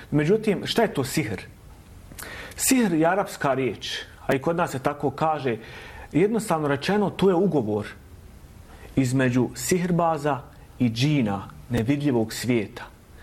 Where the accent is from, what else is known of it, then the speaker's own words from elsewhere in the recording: Bosnia & Herzegovina; Ne samo kod nas u Bosni i Hercegovini, nego i po arapskom svijetu.